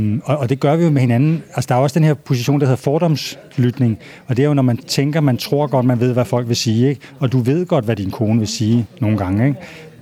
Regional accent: Holme-Olstrup, Zealand, Denmark; jeg blev inviteret til min gamle barndomsby for at holde et foredrag. Jeg tror, at den, der hyrede mig, vidste måske ikke, at jeg kom herfra

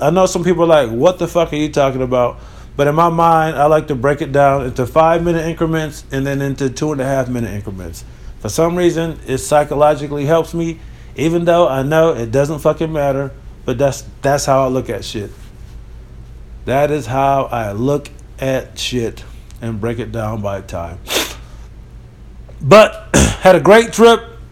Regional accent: Rochester, New York, United States; trip back from Rochester, New York. Had a great time. I gotta tell you, man, that fucking drive to my hometown is brutal, man.

